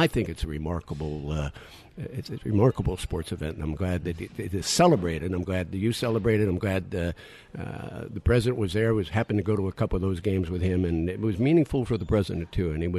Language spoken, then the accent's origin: English; Pittsburgh, Pennsylvania, United States; born there; What I was born in Pittsburgh, so I'm part of that black and gold nation, baby.